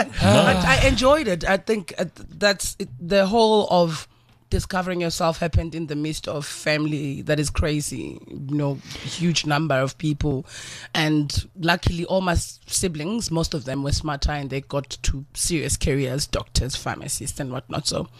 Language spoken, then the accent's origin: English; Mbangeni, KwaZulu-Natal, South Africa; We are from Mbangeni.